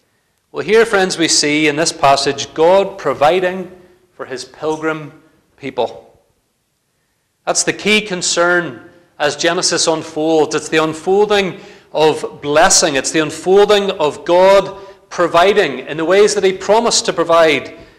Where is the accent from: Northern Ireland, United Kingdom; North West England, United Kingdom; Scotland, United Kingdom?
Northern Ireland, United Kingdom; Limavady; visited my hometown of Limavady last month